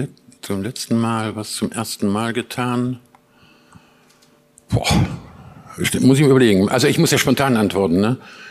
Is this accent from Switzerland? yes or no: no; East Germany, Germany; born there; moved away; Bin in der ehemaligen DDR geboren. Kurz vor Mauerfall sind wir abgehauen, ja.